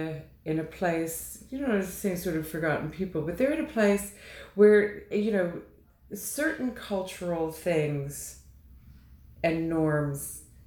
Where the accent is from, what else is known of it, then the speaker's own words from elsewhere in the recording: New York, United States; I mean, I grew up in New York, but then, you know, just anywhere you go, there is culture everywhere.